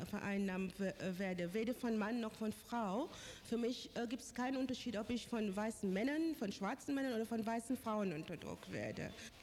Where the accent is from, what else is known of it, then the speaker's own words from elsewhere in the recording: Mombasa, Mombasa County, Kenya; moved away as an adult; also born or lived in Mahé, Seychelles; now in Germany; ich komme aus Seychellen, aus Mahé. Ab meinem 7. Lebensjahr bin ich nach Mombasa gegangen und dort bin ich aufgewachsen. Mit 23 bin ich nach Deutschland gekommen, 1965. Und bis jetzt lebe ich überwiegend in Deutschland.